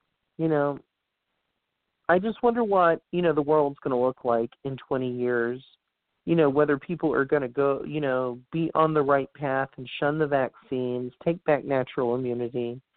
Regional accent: the South, United States; you know, I grew up in the South.

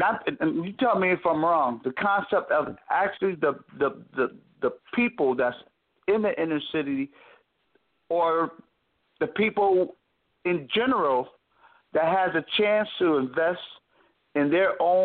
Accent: Springfield, Massachusetts, United States; I'm out of Springfield, Massachusetts, the birthplace of the Basketball Hall of Fame. Small city, nestled between an hour and 20 minutes from Boston and 2 hours mm-hmm. from New York.

